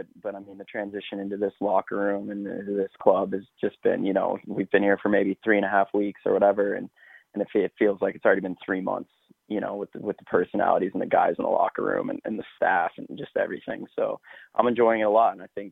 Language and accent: English; Dallas, Texas, United States; I grew up in Dallas playing, played my academy ball there, and you know, every kid growing up in Texas, you know, you want to play for SMU.